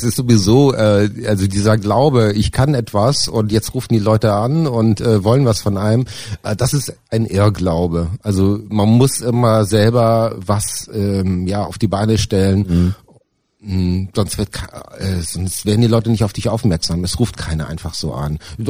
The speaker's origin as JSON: {"language": "German", "town": "Kiel", "region": "Schleswig-Holstein", "country": "Germany", "said": "Ich komme ursprünglich aus Kiel"}